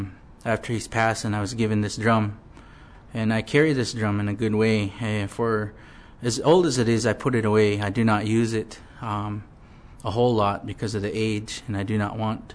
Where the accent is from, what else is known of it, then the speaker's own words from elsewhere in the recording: Warm Springs, Oregon, United States; I come from the Confederate Tribes in Warm Springs.